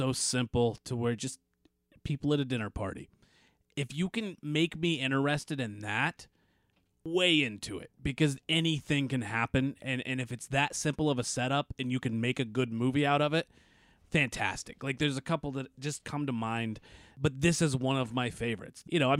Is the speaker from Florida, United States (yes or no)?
no; Indiana, United States; I grew up in Indiana, so this was like a big deal.